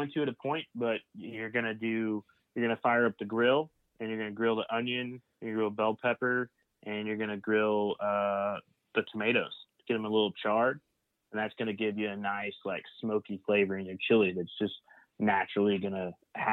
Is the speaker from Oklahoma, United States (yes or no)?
yes; Oklahoma, United States; I'm from Oklahoma. We've got I wouldn't say unannounced. It's an announced feud with Texas.